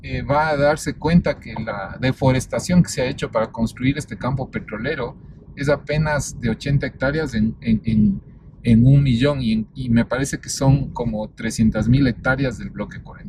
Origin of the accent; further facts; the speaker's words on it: Ecuador; Lo peor que nos podría pasar como ecuatoriano, que amo la naturaleza, yo amo la naturaleza